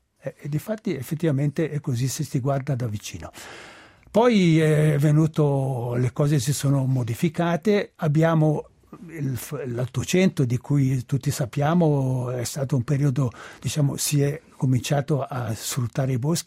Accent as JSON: {"language": "Italian", "town": "Locarno", "region": "Ticino", "country": "Switzerland", "tie": "born there", "said": "Io sono nato a Locarno, però di provenienza delle Cento Valli, di Rasa per la precisione, e a Rasa trascorrevo tutti gli estati, due mesi e mezzo, in mezzo alla natura, in mezzo al bosco praticamente"}